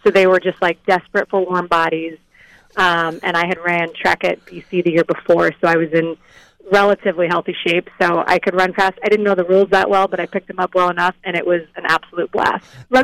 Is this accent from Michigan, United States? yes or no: no; Denver, Colorado, United States; Yeah, so I actually grew up mostly in Denver, Colorado, and come from a family that went to Notre Dame